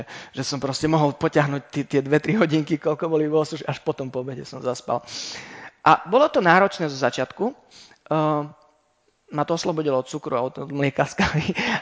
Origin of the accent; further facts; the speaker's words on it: Romania; Nie, reku, ja som len na návšteve a odkiaľ som z Rumunska, tak som hovoril, kde som sa narodil.